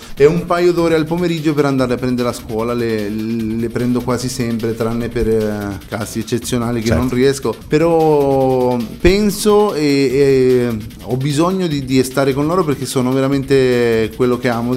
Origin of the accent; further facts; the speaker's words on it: Colombia; Italian is a second language; perché io, essendo colombiano, si poteva pensare che avevo la moglie colombiana